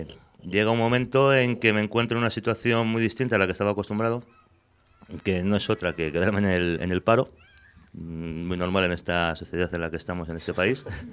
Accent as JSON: {"language": "Spanish", "town": "Leganés", "region": "Community of Madrid", "country": "Spain", "said": "como yo me fui a vivir a Madridejos, pues coincidimos de allí. Entonces ahora estamos, todavía nos ganan ellos más. Bueno, uno es argentino. Entonces estamos 50% Villacañas y 50% Madridejos adoptivo, porque yo soy de Leganés."}